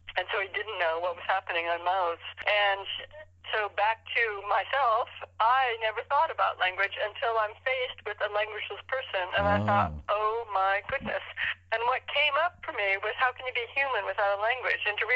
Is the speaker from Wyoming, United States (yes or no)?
yes; Wyoming, United States; born there; I was born in Wyoming, although I guess I did. where they don't talk much in Wyoming